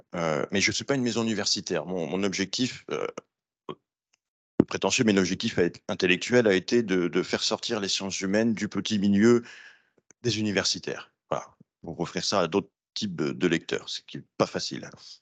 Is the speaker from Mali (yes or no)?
no; France; now in Brussels, Belgium; j'aime beaucoup Liège en tant que Français habitant Bruxelles